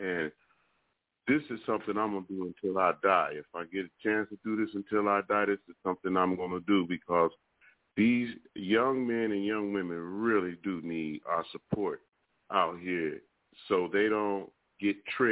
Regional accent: Akron, Ohio, United States; now in Sacramento, United States; I'm 57 years old. I'm originally from Akron, Ohio. I've been living here in Sacramento 16 years

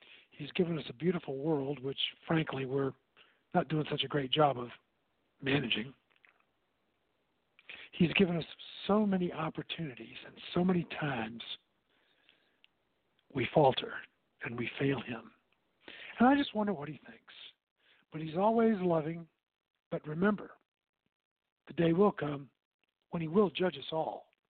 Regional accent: Virginia, United States; It was a beautiful Presbyterian church in my hometown of Virginia.

